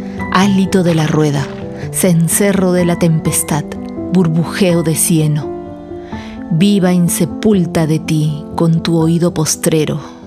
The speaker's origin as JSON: {"language": "Spanish", "country": "Peru", "said": "Si los peruanos sintiéramos que todos somos peruanos, seríamos un país más digno."}